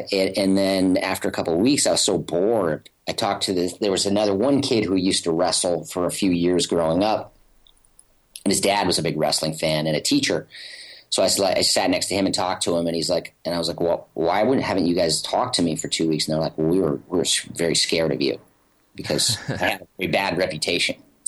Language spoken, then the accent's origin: English; Havre, Montana, United States; I am from a little state, a big state with not a lot of people, called Montana.